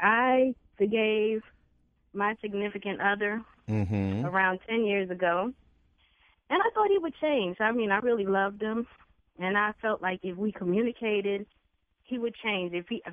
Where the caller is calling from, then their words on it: Washington, District of Columbia, United States; from D.C.